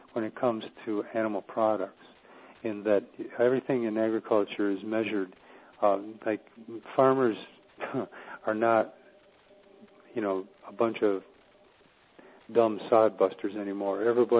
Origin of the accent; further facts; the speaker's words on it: Michigan, United States; I grew up in Michigan, so I know the car business very well